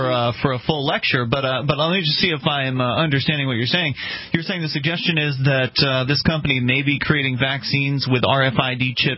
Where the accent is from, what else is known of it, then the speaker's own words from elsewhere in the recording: the South, United States; I'm a little slow. I'm from the South.